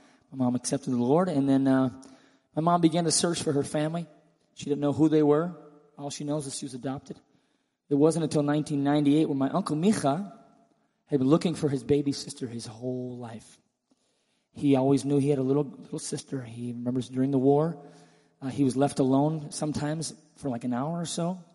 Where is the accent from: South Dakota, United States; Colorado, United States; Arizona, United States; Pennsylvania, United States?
Pennsylvania, United States; now in Israel; I grew up in Pennsylvania in America, but my mother was born and raised in Israel.